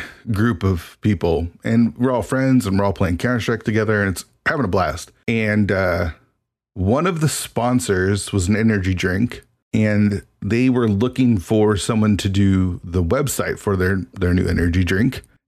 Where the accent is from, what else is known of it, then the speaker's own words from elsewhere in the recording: Washington, United States; So I only went 1 year there. And so then I came back home. That was in New Jersey, and I'm from Washington.